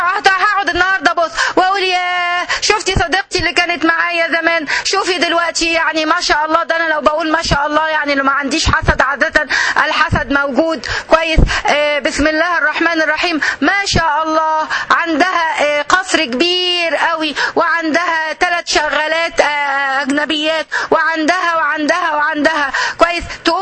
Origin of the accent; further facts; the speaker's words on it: Egypt; بنكتبهم احنا عندنا الحقيقة عندنا في مصر